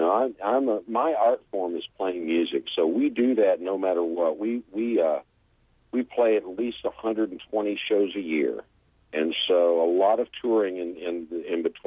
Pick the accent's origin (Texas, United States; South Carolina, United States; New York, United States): Texas, United States; San Antonio; also born or lived in Corpus Christi; Well, I grew up in San Antonio, Texas, in Corpus Christi, Texas, and then kind of moved around to various different places within Texas.